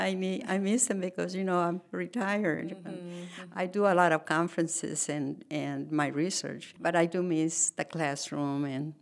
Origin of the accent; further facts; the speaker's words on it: Rio Hondo, Texas, United States; also born or lived in Mexico; No, I grew up here in the Rio Grande Valley in Riondo, Texas, yeah, which was near the border.